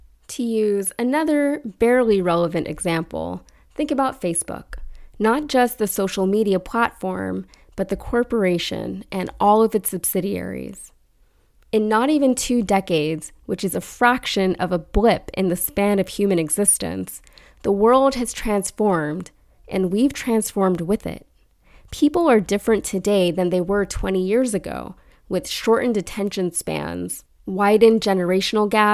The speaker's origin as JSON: {"language": "English", "region": "Connecticut", "country": "United States", "tie": "born or raised there", "lives_now": "Texas, United States", "said": "Then I stopped in at my hometown in Connecticut to check in on my old house."}